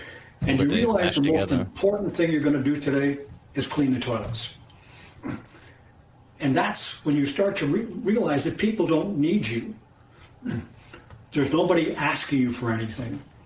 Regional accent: Timmins, Ontario, Canada; I grew up in Timmins, which northern part of Ontario.

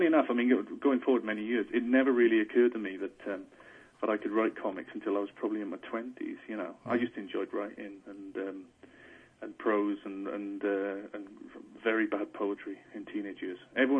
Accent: Wales, United Kingdom; now in Bristol, United Kingdom; I was born and raised in South Wales.

